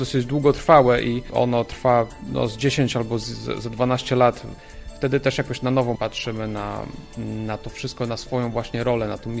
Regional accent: Podlaskie Voivodeship, Poland; ja wychowałem się w małej parafii na wsi na Podlasiu i tam chodziliśmy wokół tej miejscowości parafialnej

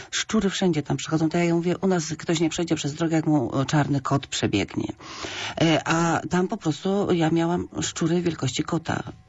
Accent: Kraków, Lesser Poland, Poland; urodziłam się w Krakowie, jestem starą krakuską. Już starą.

